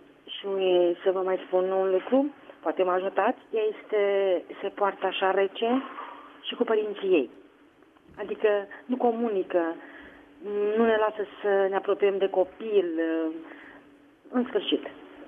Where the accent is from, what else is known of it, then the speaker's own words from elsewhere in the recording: Târgoviște, Dâmbovița, Romania; din Târgoviște.